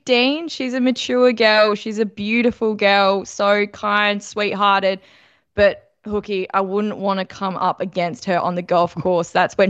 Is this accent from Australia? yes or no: yes; Burnside, South Australia, Australia; the Seacliff Men's Hockey Club won over my hometown, my home club, Burnside.